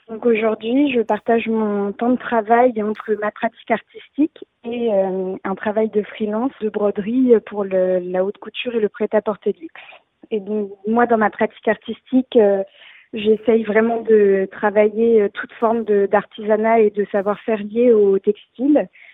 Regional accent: Le Havre, Normandy, France; now in Paris, France; Étant originaire du Havre et habitant aujourd'hui à Paris, le Havre, pour moi, c'est ma ville natale

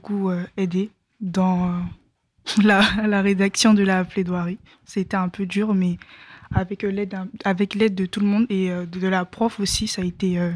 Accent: Côte d’Ivoire; parce que je suis originaire de Côte d'Ivoire.

